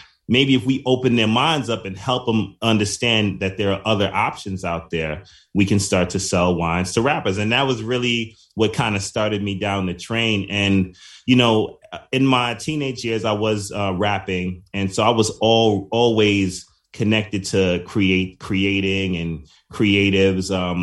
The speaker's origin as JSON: {"language": "English", "town": "New York City", "region": "New York", "country": "United States", "said": "I'm from the Bronx, New York, the home and the birthplace of hip hop. So hip hop is just in my blood."}